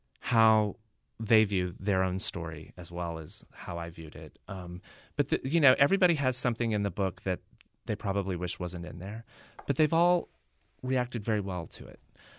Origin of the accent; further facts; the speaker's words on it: Oklahoma City, Oklahoma, United States; But I grew up in Oklahoma City.